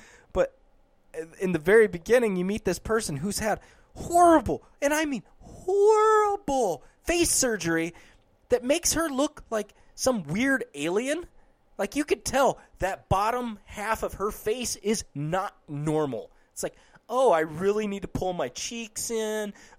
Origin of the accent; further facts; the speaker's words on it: Midwest, United States; No, because we're from Middle America.